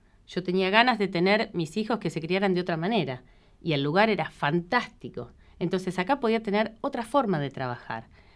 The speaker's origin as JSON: {"language": "Spanish", "town": "Ezeiza", "region": "Buenos Aires Province", "country": "Argentina", "tie": "born or raised there", "said": "Yo hacía años que vivía en Buenos Aires, toda mi adolescencia la viví en Ezeiza y después cuando me recibí en La Plata"}